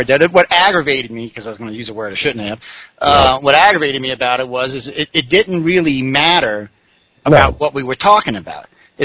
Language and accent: English; New Orleans, Louisiana, United States; Well, I was raised in New Orleans, so I'm not, you know, I'm pretty well-informed with partying, we'll just leave it at that.